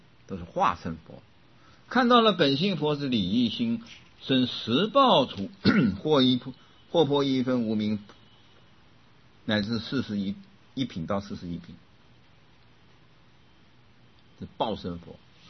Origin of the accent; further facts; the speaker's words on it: Kaohsiung, Taiwan; now in Taipei, Taiwan; 高雄是我的家乡，高雄本来就是我家乡啊，但是我在台北